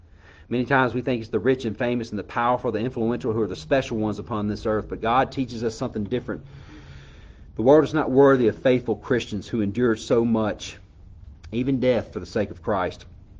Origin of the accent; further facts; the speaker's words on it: Mississippi, United States; I'm from Mississippi and all these great things about Mississippians, right?